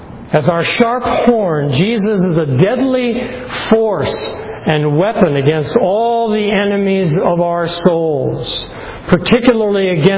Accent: New Hampshire, United States; I was raised in New Hampshire, as some of you know, and every year my family would go to the county fair.

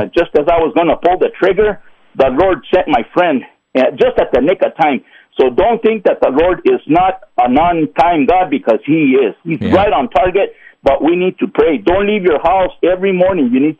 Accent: New Mexico, United States; And I'm from New Mexico. It's one of the poorest states ever.

